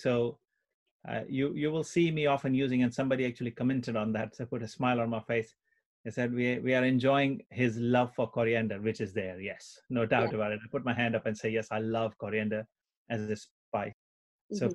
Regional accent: India; growing up in India, other than Indian food, you ate Chinese food quite a lot.

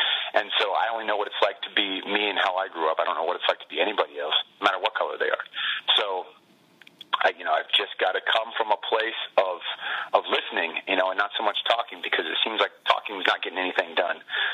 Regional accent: California, United States; since we're Niners fans, you know, we grew up in the Bay Area

